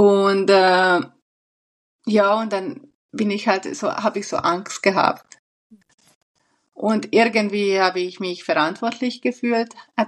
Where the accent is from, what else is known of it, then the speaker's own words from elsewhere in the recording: Hungary; German is a second language; moved away as an adult; now in Switzerland; Also ich bin 38 Jahre jung und ich komme ursprünglich aus Ungarn und ich war 25 Jahre alt, als ich in die Schweiz gekommen bin.